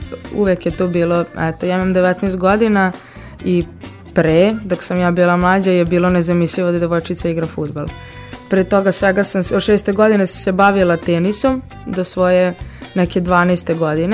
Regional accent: Veternik, Vojvodina, Serbia; ja sam iz Veternika i bila sam mala

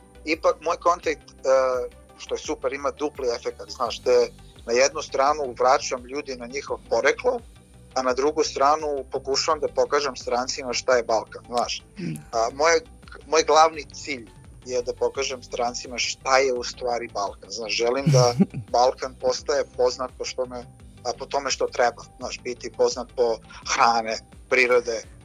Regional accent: New Zealand; jeste da sam odrastao na Novom Zelandu, ali odrastao sam u srpsku kuću sa srpskim roditeljima.

